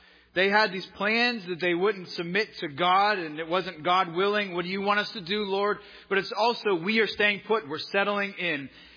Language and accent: English; Pittsburgh, Pennsylvania, United States; born or raised there